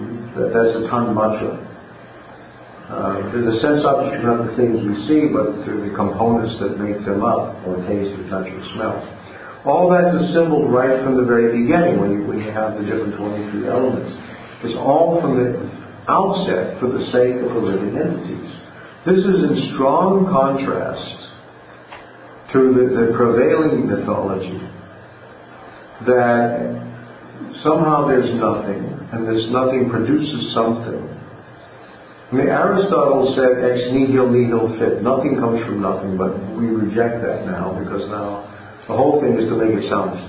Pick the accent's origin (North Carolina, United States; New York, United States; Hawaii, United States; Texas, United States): Texas, United States; also born or lived in Oklahoma; So I grew up in Texas and Oklahoma. It makes me feel right at home.